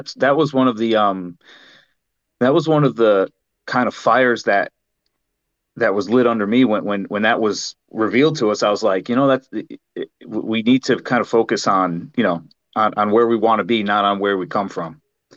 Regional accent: New England, United States; I'm from the New England area originally, and I grew up Catholic

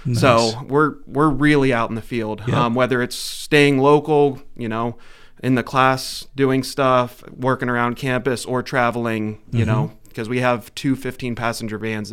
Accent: Mount Jewett, Pennsylvania, United States; now in Ridgway, United States; I'm originally from Mount Jewett, Pennsylvania, but currently reside in Ridgeway, PA

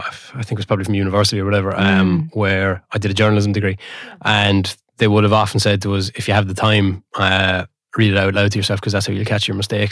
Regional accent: Leinster, Ireland; accent: North Kilkenny; moved away; I've been away from North Kilkenny for a long time, but I still very much speak like I'm from North Kilkenny.

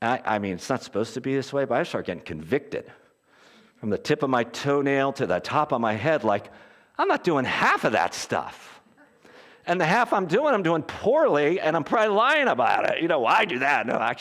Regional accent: Philadelphia, Pennsylvania, United States; And I'm from Philly, I'm like, I could use a little more attitude.

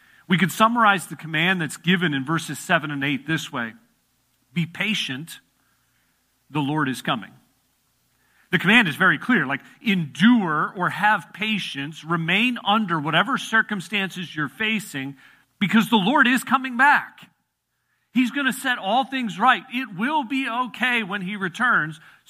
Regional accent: Chicago, Illinois, United States; I used to enjoy the snow growing up in the Chicago area, going to college in northern Wisconsin.

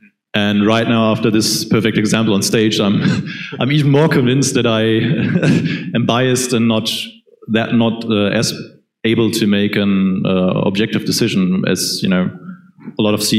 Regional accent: Frankfurt, Hesse, Germany; from Frankfurt

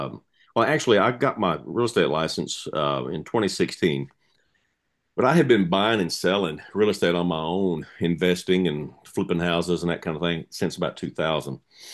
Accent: Oregon, United States; now in Nashville, United States; Well, like you said … I'm originally from the West Coast, state of Oregon. And I left Oregon in 1985, moved to Nashville.

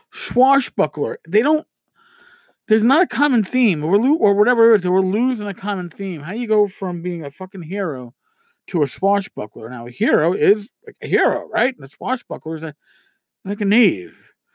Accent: New York, United States; I'm a New Yorker.

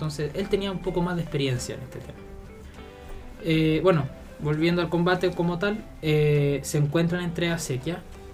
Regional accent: Talca, Maule, Chile; now in Santiago, Chile; Y me uní a un grupo acá en Santiago, yo soy de Talca.

